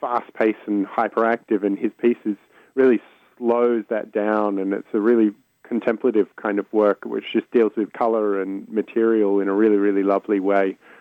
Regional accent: Australia; I'm from the Australian side of things

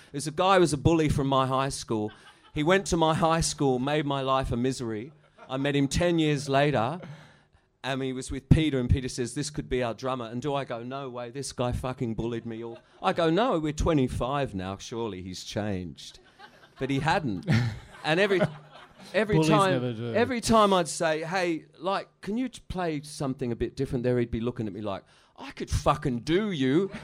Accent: Canberra, Australian Capital Territory, Australia; also born or lived in London; And like I am a Cockney in some ways, and in other ways I'm a guy who grew up in Canberra.

